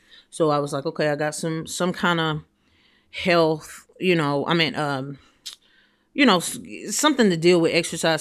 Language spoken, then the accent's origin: English; Atlanta, Georgia, United States; I think I'm going to go home because I'm from Atlanta.